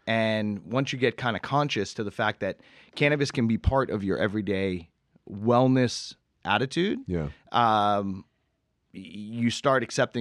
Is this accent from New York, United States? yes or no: no; Massachusetts, United States; I mean, growing up in Massachusetts and what happened in Cape Cod